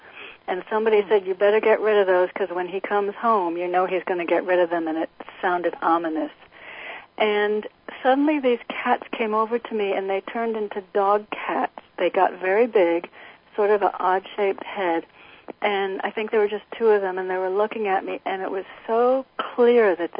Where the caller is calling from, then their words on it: Connecticut, United States; I'm in Connecticut.